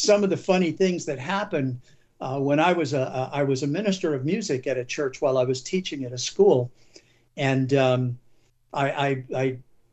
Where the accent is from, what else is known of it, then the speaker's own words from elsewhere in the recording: Indiana, United States; which is taken from where I grew up on Lake Maxinkuckee in north central Indiana.